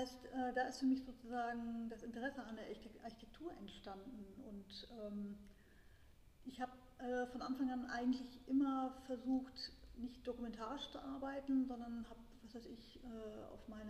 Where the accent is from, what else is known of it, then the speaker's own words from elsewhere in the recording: Münster, North Rhine-Westphalia, Germany; also born or lived in Padua, Italy; now in Berlin, Germany; bin in Padua in Italien geboren 1962, bin dann in Münster aufgewachsen und bin seit 1985 in Berlin.